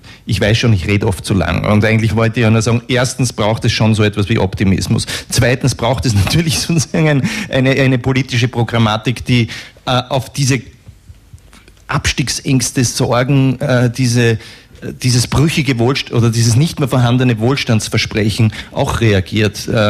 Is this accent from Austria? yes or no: yes; Austria; Ich bin ein Österreicher und beobachte das aus der Ferne